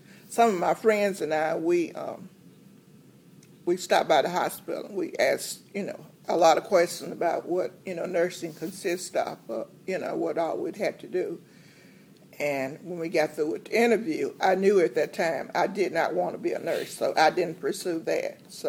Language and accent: English; Eagleville, Tennessee, United States; born there; I was born in 1945. And where were you born? I was born in Rutherford County, Eagleville, Tennessee.